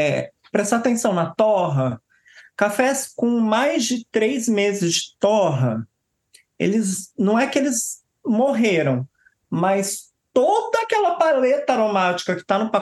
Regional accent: São Paulo, Brazil; Eu sou do interior de São Paulo.

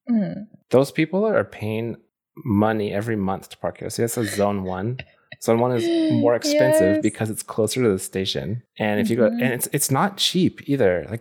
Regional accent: United States; because I grew up in the US

